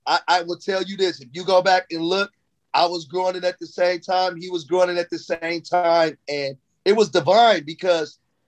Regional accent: Watts, California, United States; I said, bruh, I'm from Watts, California.

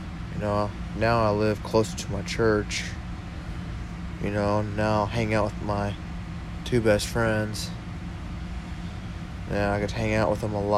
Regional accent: Fort Worth, Texas, United States; Well, I came from Fort Worth, and parts of Fort Worth are not all that great, you know, got hood areas and everything.

